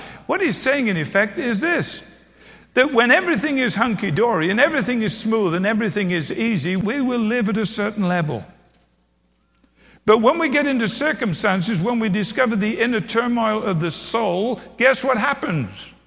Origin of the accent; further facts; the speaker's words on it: England, United Kingdom; When I was a kid growing up in England, we used to sing a song